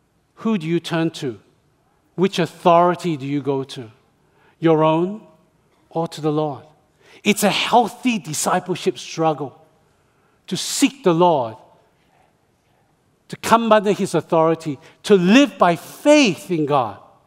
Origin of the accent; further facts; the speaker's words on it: Australia; When I was a little tiny Chinese boy growing up in Australia.